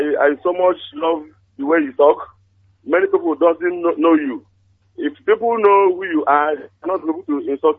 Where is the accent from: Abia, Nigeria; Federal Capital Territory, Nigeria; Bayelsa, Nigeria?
Abia, Nigeria; Umuahia; I'm from Aga State, Omaha, Ibeku.